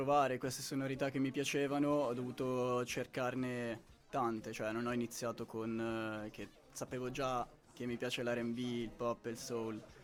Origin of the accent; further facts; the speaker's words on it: South Africa; first language English; Italian is a second language; now in Italy; io sono per metà sudafricano, la mia prima lingua è l'inglese, parlo anche in inglese, uso molto slang